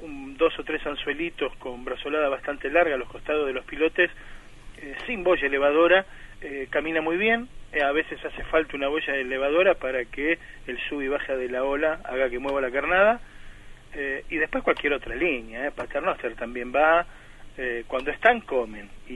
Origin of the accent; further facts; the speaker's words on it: Quilmes, Buenos Aires Province, Argentina; Lo que más no se usa, como en el Río de la Plata, al menos yo que me crié